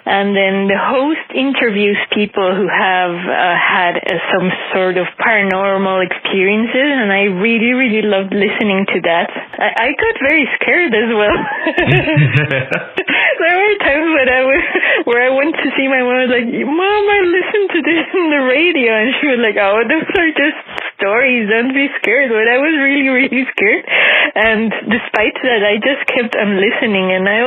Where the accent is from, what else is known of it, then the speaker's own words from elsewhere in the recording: Mexico City, Mexico; Correct. I'm from Mexico City.